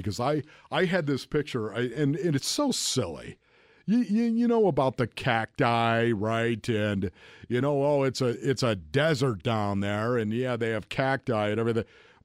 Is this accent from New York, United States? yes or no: yes; Buffalo, New York, United States; Growing up in Buffalo, New York, you got to be kidding me. All the humidity up there coming right off the lake, Lake Erie.